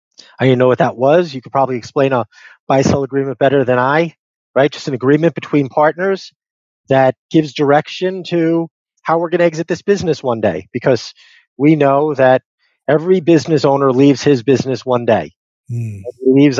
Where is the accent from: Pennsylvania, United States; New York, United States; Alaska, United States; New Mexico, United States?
New York, United States; Bronx; I grew up in the Bronx, and I grew up in a depressed area that my hobby was working.